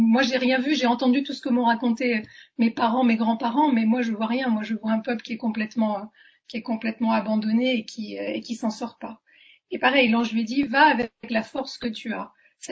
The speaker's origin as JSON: {"language": "French", "town": "Paris", "region": "Île-de-France", "country": "France", "said": "J'ai pas choisi l'endroit où je suis née, j'ai pas choisi d'être parisienne, je suis parisienne."}